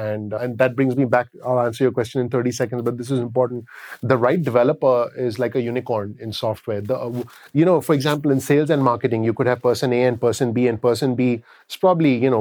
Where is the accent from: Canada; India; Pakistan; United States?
India; first language Hindi; English is a second language; I was born and raised in India. And so I can not only converse Hindi, which is my native tongue